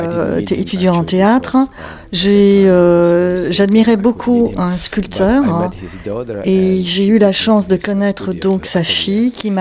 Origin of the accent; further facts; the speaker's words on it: France; also born or lived in United States; je suis française, j'ai vécu aux États-Unis pendant 30 ans et je suis peintre.